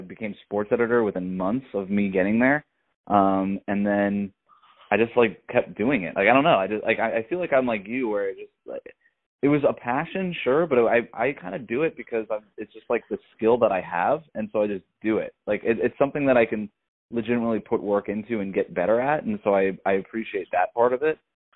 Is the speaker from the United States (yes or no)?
yes; Florida, United States; You know, growing up in South Florida, we had a lot of great columnists.